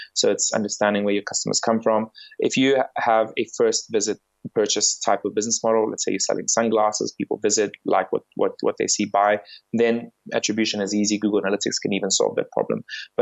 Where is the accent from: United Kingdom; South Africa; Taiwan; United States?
South Africa; also born or lived in Bulgaria; So I'm originally from Bulgaria, even though I've lived my whole life in South Africa.